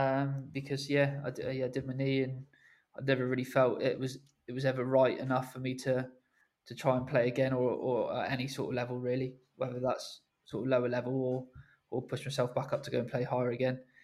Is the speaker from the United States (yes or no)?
no; South West England, United Kingdom; also born or lived in Devon; my parents moved. So originally I'm from Dorset.